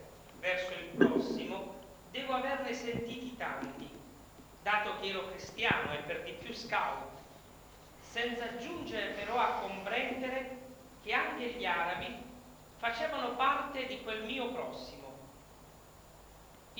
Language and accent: Italian; Algiers, Algiers Province, Algeria; Sono nato ad Algeri